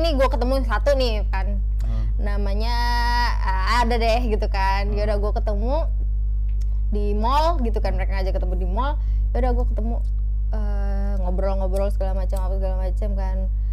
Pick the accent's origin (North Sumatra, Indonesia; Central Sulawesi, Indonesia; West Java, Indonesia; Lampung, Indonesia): North Sumatra, Indonesia; Medan; Gue asli Medan kan, jadi gue waktu itu masih di Medan.